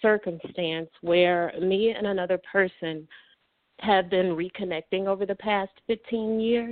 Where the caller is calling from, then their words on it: Illinois, United States; I'm from Illinois.